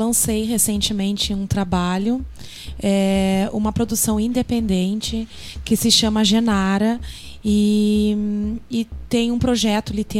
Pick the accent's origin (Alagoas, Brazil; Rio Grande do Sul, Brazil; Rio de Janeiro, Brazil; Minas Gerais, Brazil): Rio Grande do Sul, Brazil; now in São Paulo, Brazil; Bom, eu sou gaúcha, né? Vim do interior do Rio Grande do Sul e estou em São Paulo há 6 anos.